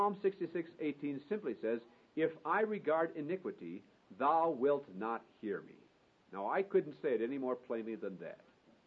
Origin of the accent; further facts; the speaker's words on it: Hinckley, Minnesota, United States; I don't come to God because I'm from Hinckley, Minnesota.